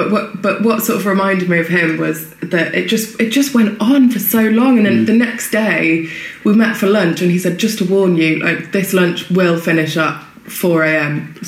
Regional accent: Wales, United Kingdom; Obviously being Welsh.

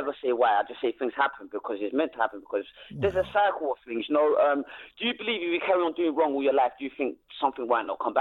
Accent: Somaliland, Somalia; Somali, I'm from British Somalia. We fought for Britain.

